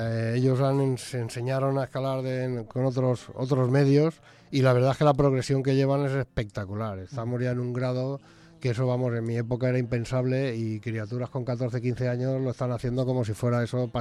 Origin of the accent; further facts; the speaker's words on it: Petrel, Valencian Community, Spain; como del pueblo que soy de Petrel, la Sierra del Cid, por supuesto.